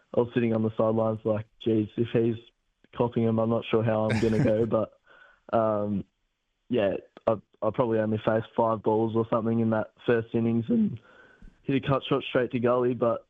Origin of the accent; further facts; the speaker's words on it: Geelong, Victoria, Australia; being in a smallish town growing up in Geelong